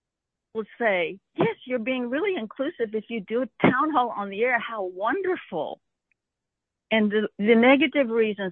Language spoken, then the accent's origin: English; Houston, Texas, United States; I'm from Houston, KPFT, long-term member.